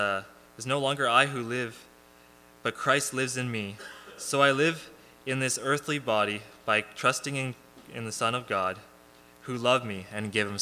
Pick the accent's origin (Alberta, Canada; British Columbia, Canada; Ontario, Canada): Ontario, Canada; Barrie; I was born and raised in Barrie, Ontario, to a loving Christian home.